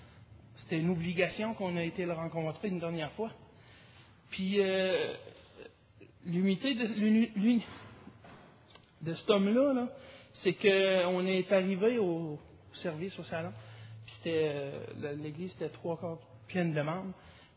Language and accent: French; Quebec, Canada; moi je viens de la Gaspésie, hein, au Québec